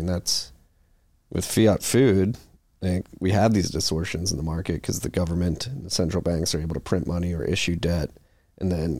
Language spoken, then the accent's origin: English; Philadelphia, Pennsylvania, United States; Amos Miller is something, because I'm from Philadelphia, and obviously have a good understanding of Lancaster County.